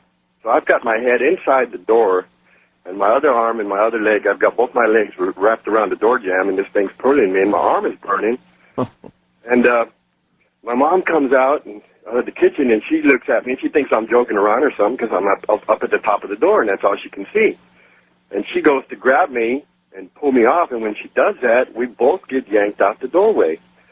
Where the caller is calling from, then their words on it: San Antonio, Texas, United States; I'm calling from San Antonio, Texas, listening on the big blowtorch, WOAI.